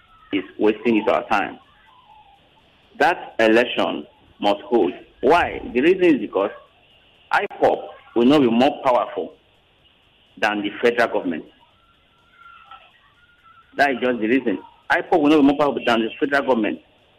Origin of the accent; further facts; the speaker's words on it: Agbor, Delta, Nigeria; now in Lagos, Nigeria; I'm from Agbo, Delta State.